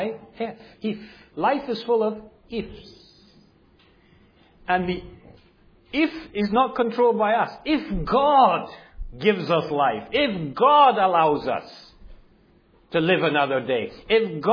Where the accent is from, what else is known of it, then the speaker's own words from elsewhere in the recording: Ireland; When I was a boy, growing up in Ireland, when you would drive along, and I've told many of you this story before, when you would drive along the villages and towns, there's little churches everywhere.